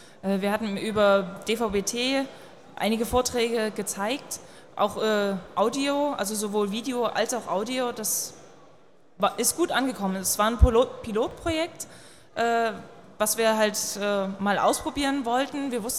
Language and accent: German; Dresden, Saxony, Germany; Ich bin selbst aus Dresden, aber...